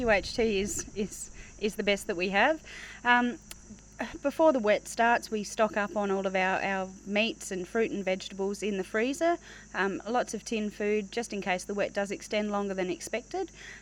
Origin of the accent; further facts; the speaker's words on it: South Australia, Australia; now in Bramwell, Australia; Originally from York Peninsula, South Australia, but we left there on a bit of a working holly and we've found Bramwell and now it's home for us.